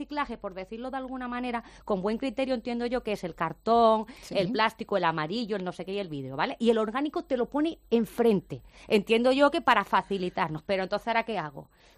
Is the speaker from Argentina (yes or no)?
no; Mijas, Andalusia, Spain; Yo es que lo he hecho en mi pueblo, en Mijas.